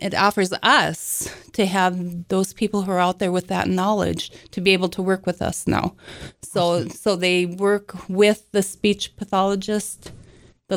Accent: Jamestown, United States; I am from Jamestown originally, so I haven't moved very far in my life.

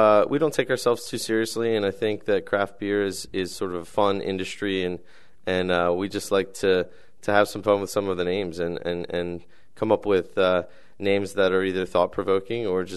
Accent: Ellicott City, Maryland, United States; I've been a lifelong Orioles fan. I grew up in Ellicott City, born and raised.

